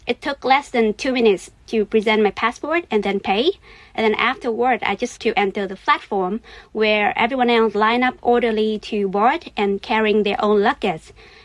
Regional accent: Central Vietnam, Vietnam; English is a second language; now in Ho Chi Minh City, Vietnam; then I go back to my hometown in the central of Vietnam by the train.

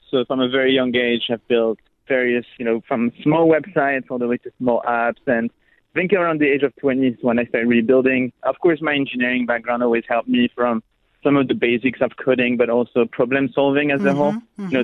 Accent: Paris, Île-de-France, France; also born or lived in Israel / United States; I'm originally from Paris. I grew up in Paris, eventually moved to Israel to do my BA. I moved to the U.S. to do my master's.

